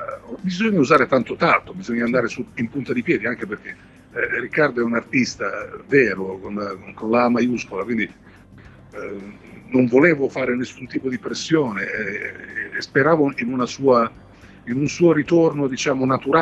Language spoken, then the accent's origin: Italian; Sicily, Italy; sono terrone, sono isolano, sono siciliano